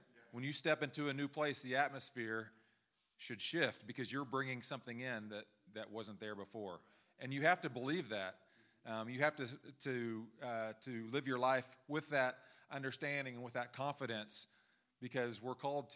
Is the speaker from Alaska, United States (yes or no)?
no; Tulsa, Oklahoma, United States; also born or lived in California; We moved from California to Tulsa, Oklahoma, which is a lot closer to here than it was from the West Coast. Tulsa is also where I grew up, so we're back around my family, which is wonderful.